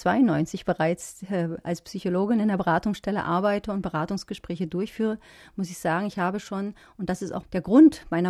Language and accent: German; Berlin, Germany; Und das ist uns als Berliner aktive Feministinnen natürlich schon eine ziemliche Herausforderung.